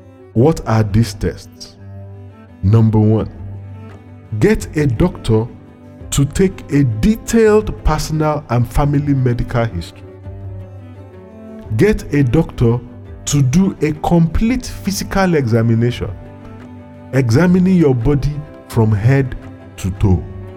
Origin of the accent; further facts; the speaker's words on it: Nigeria; We can, as parents, as Nigerian citizens, when we organize ourselves, influence the local government, the state government, and federal government